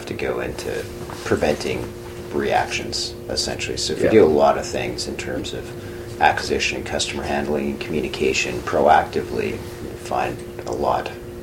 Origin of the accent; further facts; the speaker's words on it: Canada; we're good Canadian kids too, and we're very respectful of the people that do business with us